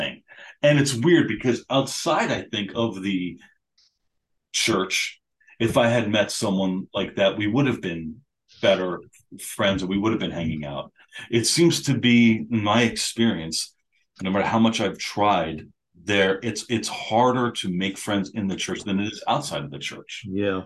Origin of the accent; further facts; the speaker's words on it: Valley Stream, New York, United States; Turns out he grew up in Valley Stream, I grew up in Valley Stream.